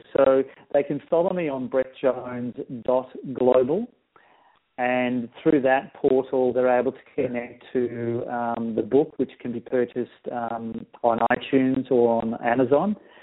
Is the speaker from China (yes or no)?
no; Perth, Western Australia, Australia; I also hold live events here in my hometown of Perth in Australia.